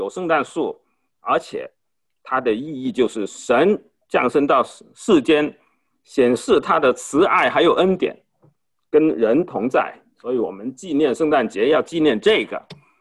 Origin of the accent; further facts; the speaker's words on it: Guangdong, China; 这是我们广东人喝的汤哈，老火靓汤。我们广东人很喜欢吃饭之前就放一些汤